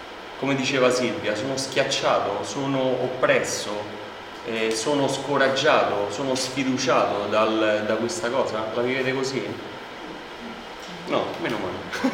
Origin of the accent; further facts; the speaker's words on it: Rome, Lazio, Italy; Noi siamo di Monte Spaccato, non è meglio, Monte Spaccato non è meglio di Prima Valle